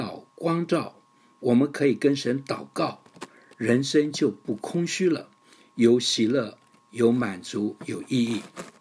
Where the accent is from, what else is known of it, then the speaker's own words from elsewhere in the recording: China; 我们中国人说话喜欢用成语，常用精简的四个字来表达出很丰富的意思